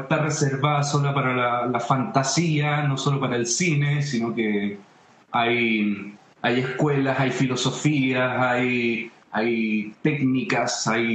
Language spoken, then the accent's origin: Spanish; Quilpué, Valparaíso, Chile; now in Hijuelas, Chile; No, yo soy de Quilpué.